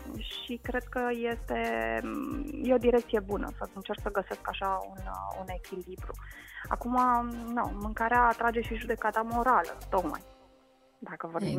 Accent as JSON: {"language": "Romanian", "country": "Romania", "said": "aflând că sunt româncă"}